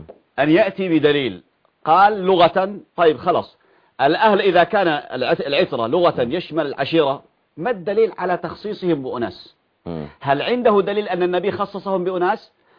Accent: Yemen; كما يسموها عندنا في اليمن

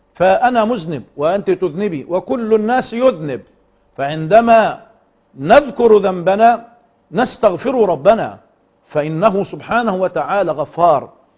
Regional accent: Egypt; نذهب إلى ميقاتنا كمصريين

